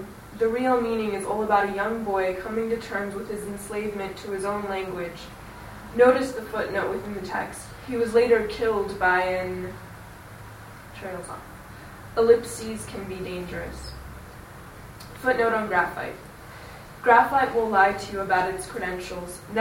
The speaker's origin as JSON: {"language": "English", "town": "Shepherdstown", "region": "West Virginia", "country": "United States", "said": "I, as a teacher, am from West Virginia. Shepherdstown."}